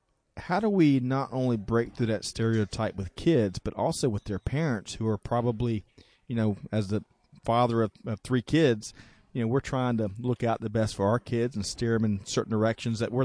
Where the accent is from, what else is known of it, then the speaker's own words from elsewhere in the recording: Aiken, South Carolina, United States; growing up in Aiken, South Carolina … always had Fig Newtons in the kitchen.